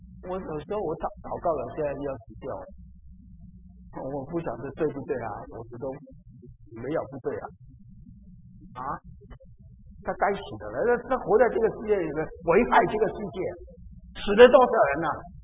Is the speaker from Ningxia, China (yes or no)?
no; Guangdong, China; 我们广东人有一个句话，我讲出来好了